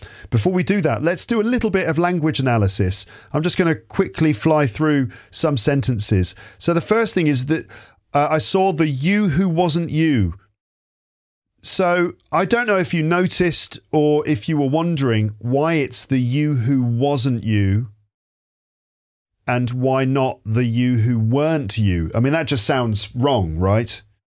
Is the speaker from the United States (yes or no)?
no; United Kingdom; and yes, I say scheduled, not scheduled, because I'm British.